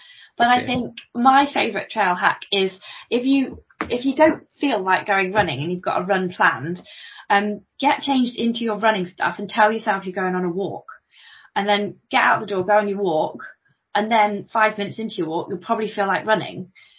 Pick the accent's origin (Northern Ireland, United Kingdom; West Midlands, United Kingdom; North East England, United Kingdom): West Midlands, United Kingdom; Coventry; I'm from Coventry